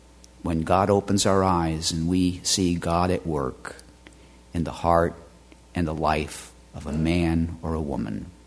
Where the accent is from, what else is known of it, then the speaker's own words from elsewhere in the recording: New York City, New York, United States; Years ago, when I was just a child growing up in New York City